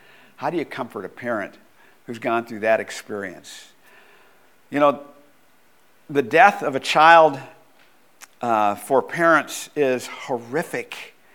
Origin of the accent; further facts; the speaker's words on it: Bakersfield, California, United States; she was from my hometown of Bakersfield